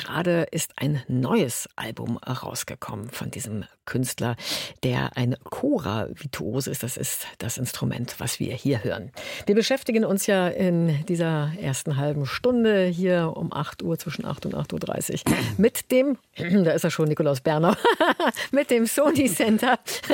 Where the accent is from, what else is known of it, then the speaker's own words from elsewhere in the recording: Berlin, Germany; ich bin ja auch Berlinerin